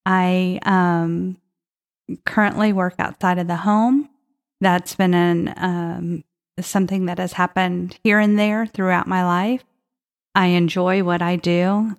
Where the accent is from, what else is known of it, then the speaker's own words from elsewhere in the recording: San Antonio, Texas, United States; I was born and raised here in the San Antonio area, and I married my husband and promptly moved to South Carolina.